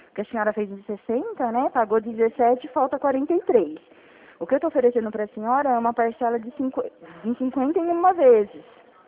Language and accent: Portuguese; Araras, São Paulo, Brazil; eu sou de Araras.